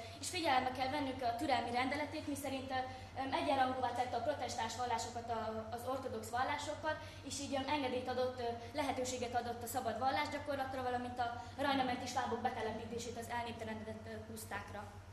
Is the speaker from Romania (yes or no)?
no; Bácsfeketehegy, Vojvodina, Serbia; engem is foglalkoztat falunknak a kialakulása és annak a történelmi háttere. Tehát egy pár szó Bácsfegetehely mai földrajzi elhelyezkedéséről.